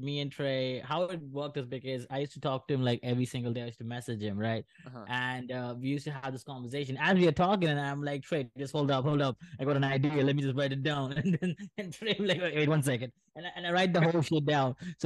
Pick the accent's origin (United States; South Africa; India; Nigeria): India; because I'm an Indian